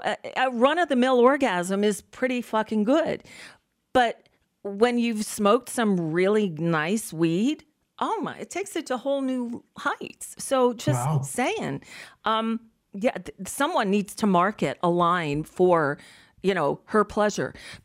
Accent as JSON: {"language": "English", "region": "Florida", "country": "United States", "tie": "born or raised there", "said": "But I grew up, I grew up in South Florida, which is where it all came in back in the 70s."}